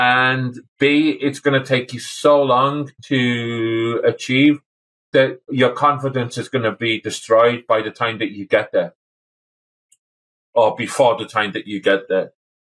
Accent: Wales, United Kingdom; now in Ireland; I grew up in the countryside in North Wales, and I live in the countryside in Ireland.

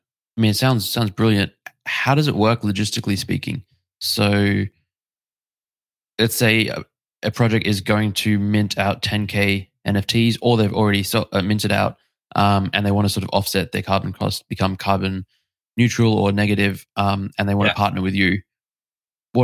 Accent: Queensland, Australia; I'm from Queensland, Australia.

